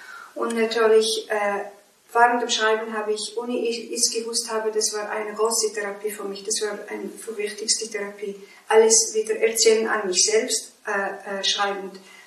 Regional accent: Morocco; in meinem Buch habe ich erzählt über meine Kindheit als Sklavenkind in Marokko.

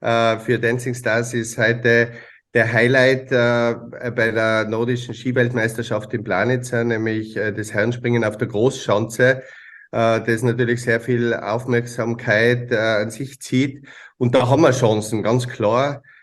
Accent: Tyrol, Austria; Dann sieht man auch, wie toll es bei uns in Tirol ist, bei der Vierschanzenallee in Innsbruck zum Beispiel.

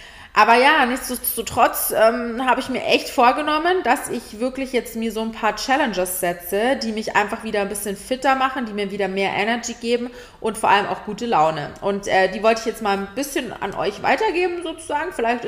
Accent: Munich, Bavaria, Germany; now in Berlin, Germany; ich komme ja aus München

